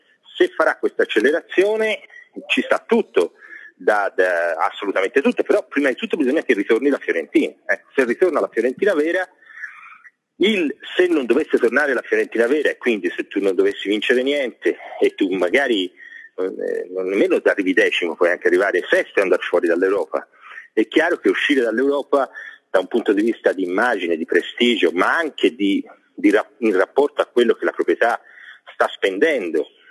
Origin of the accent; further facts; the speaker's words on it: Florence, Tuscany, Italy; te sai che io sono fiorentino, sì, dalla testa ai piedi